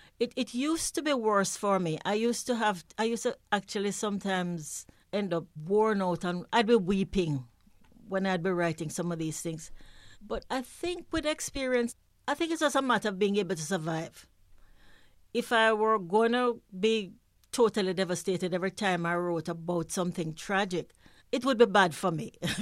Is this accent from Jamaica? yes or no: yes; Jamaica; moved away as an adult; also born or lived in New York; I didn't leave Jamaica until I was in my early 20s. I went to New York to study art, but I did. I grew up in Jamaica, I would say, for the first 20 years of my life.